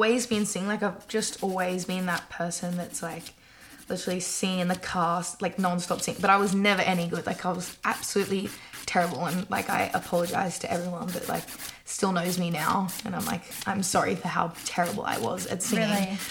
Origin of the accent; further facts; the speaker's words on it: Logan, Queensland, Australia; also born or lived in Gold Coast; So I was originally from the Gold Coast, but we moved up like pretty soon after I was born and then stayed around like Logan area.